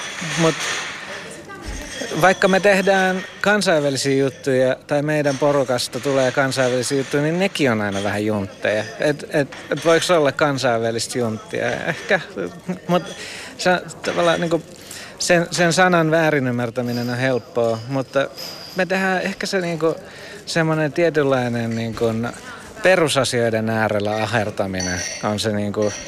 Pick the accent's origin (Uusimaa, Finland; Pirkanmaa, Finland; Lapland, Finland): Uusimaa, Finland; Helsinki; Mä oon Keski-Hesasta. Joo. Se, että me ollaan helsinkiläisiä tai pääkaupunkiseutulaisia, niin se ei se tee meistä yhtään sen vähempää suomalaisia.